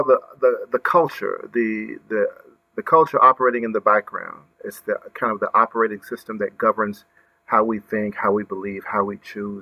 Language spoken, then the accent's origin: English; Dumas, Arkansas, United States; I'm from Arkansas, born in the Delta, a town called Dumas, Arkansas. I'm the youngest of nine children born to a ministry family.